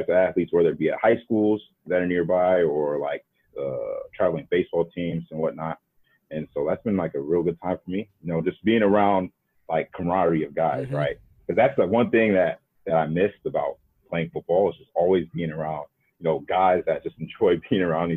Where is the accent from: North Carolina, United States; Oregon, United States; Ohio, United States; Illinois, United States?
Ohio, United States; And obviously growing up in Ohio, that's all people really care about.